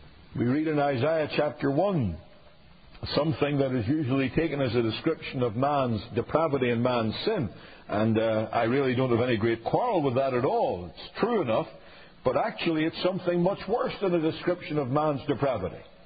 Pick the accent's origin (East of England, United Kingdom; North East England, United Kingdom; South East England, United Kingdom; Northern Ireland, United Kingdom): Northern Ireland, United Kingdom; my home country in Northern Ireland